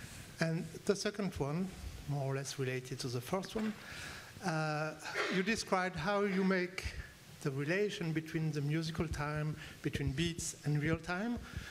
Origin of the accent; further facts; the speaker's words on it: France; English is a second language; I'm from Grammes in France.